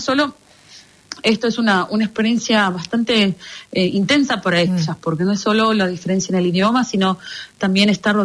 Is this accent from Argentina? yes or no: yes; Mar del Plata, Buenos Aires Province, Argentina; Porque yo soy de ahí, yo nací en Mar del Plata y es donde mis padres viven, en las afueras de la ciudad de Mar del Plata, en un lugar llamado Sierra de los Padres.